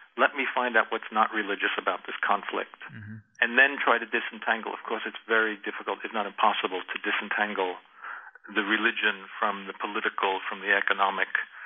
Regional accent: United States; So, for example, being an American and going around to different countries and different cultures covering different religions

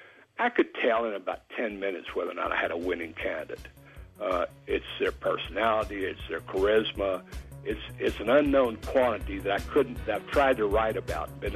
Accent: Louisiana, United States; also born or lived in Port Arthur, Texas; well, I call Louisiana my home state because I left Port Arthur, Texas, very young.

